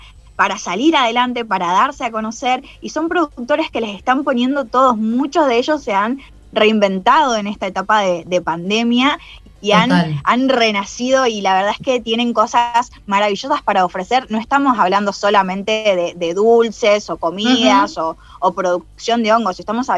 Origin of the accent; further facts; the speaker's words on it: Concepción del Uruguay, Entre Ríos, Argentina; now in Patagonia, Argentina; Tengo muchas ganas de darme una vuelta por Entre Ríos, que es de donde soy. Soy litoraleña de Concepción del Uruguay.